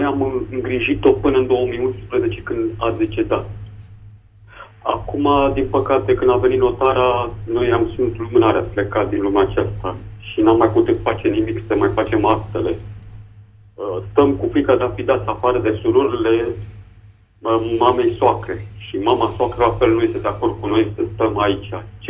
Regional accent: Bucharest, Romania; din București.

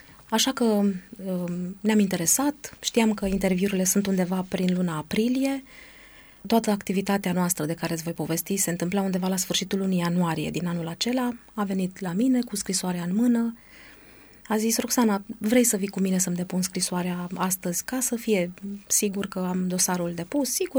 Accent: Brașov, Brașov County, Romania; M-am reîntors în Brașov, orașul meu natal

